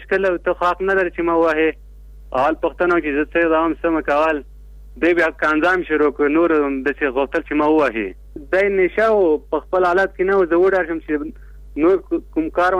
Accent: Logar, Afghanistan; now in Kabul, Afghanistan; زه د لوګر اوسېدونکی یم پلان په کابل کې اوسېږم

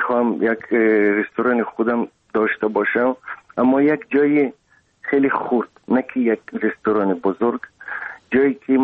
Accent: Dushanbe, Tajikistan; من حیران شدم از اینکه چطور یک شهری به اصطلاح تاجیکی زمانوی، مدرن، پیشرفته. خیلی دوست داشتم، خیلی دوست داشتم. دوشنبه

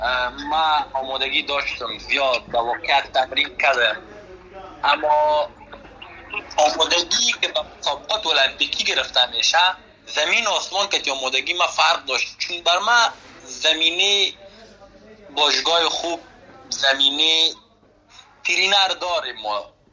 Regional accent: Afghanistan; یک جوان افغانی که از افغانستان آمدم

